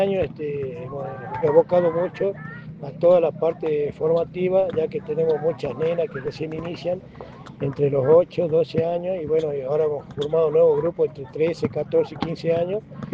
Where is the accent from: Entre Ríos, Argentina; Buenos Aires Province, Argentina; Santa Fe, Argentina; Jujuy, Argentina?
Jujuy, Argentina; nosotros somos los únicos jujeños